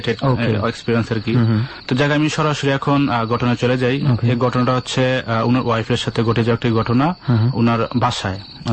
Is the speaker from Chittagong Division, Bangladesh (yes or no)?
yes; Comilla, Chittagong Division, Bangladesh; আমি অ্যাকচুয়ালি কুমিল্লা হরমা থেকে এসেছি